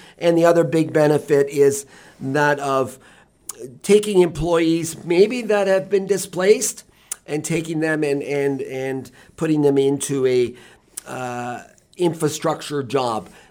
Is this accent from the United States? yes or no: no; Canada; yes, we are Canadian and we're proud to stand beside our flag.